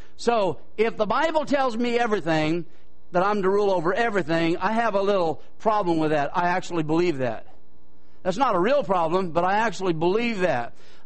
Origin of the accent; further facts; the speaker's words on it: California, United States; Now, I was raised in California